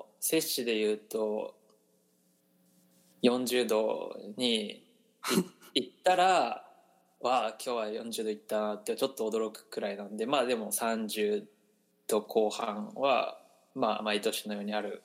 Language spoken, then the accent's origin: Japanese; Kanagawa, Japan; 渡るさんと同じ神奈川県出身です。